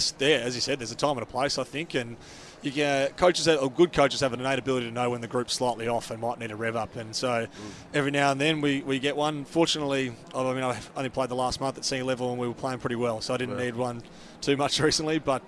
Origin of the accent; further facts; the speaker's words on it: Melbourne, Victoria, Australia; I grew up in Melbourne, went to Xavier College